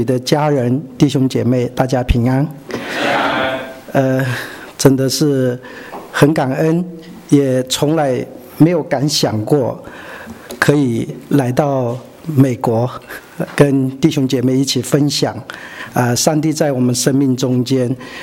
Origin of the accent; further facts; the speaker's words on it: Northern Myanmar, Myanmar; 我其实我们从小就在缅北长大